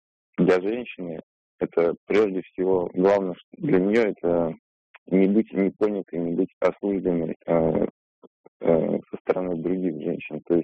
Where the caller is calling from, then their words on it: Tolyatti, Samara Oblast, Russia; Тольятти.